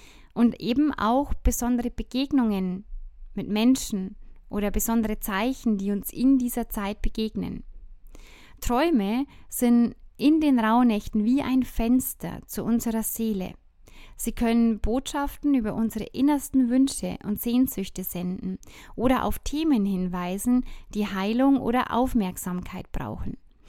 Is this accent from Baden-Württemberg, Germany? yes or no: no; Bavaria, Germany; ich komme ja aus dem Bayerischen Wald